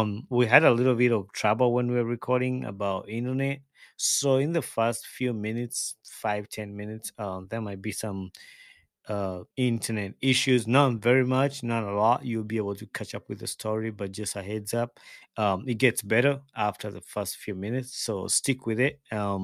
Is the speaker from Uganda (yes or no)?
yes; Uganda; when we were growing up in Uganda